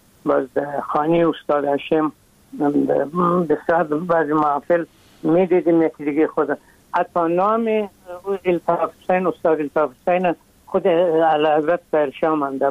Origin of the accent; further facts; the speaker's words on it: Afghanistan; ما از افغانستان آمدیم